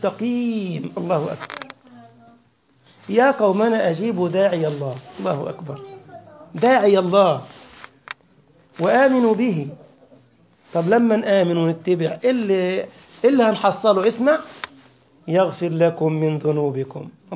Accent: Egypt; كثيرا ما كنت أقول لكم يعني حتى تجار الفواكه عندنا في مصر مثلا

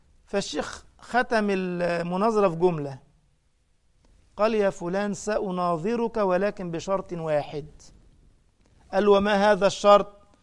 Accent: Egypt; درجة ان بعضهم عندنا في مصر كان يبدأ يحكي حكاوى غريبة

